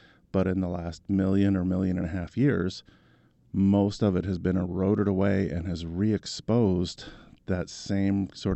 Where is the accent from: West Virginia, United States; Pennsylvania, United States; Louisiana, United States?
West Virginia, United States; And me, I was raised in West Virginia, so working in those areas is reminiscent of being back home in a lot of places.